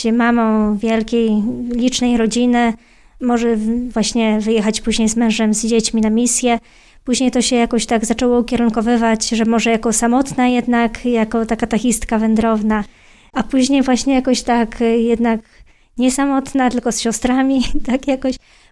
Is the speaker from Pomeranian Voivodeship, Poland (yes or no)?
yes; Pomeranian Voivodeship, Poland; ja jestem trochę dalej, jestem z Trójmiasta